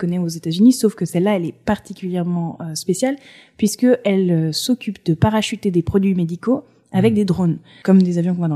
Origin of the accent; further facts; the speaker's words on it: Provence-Alpes-Côte d'Azur, France; also born or lived in Cantal / United States / Paris; je suis Cantalou, j'aime dire ça parce que en fait tout le reste de mon parcours et de mes racines est assez hétéroclite, c'est-à-dire que j'ai un père sud-africain, j'ai grandi sur la Côte d'Azur, j'ai fait mes études aux États-Unis, j'ai fait mes études à Paris.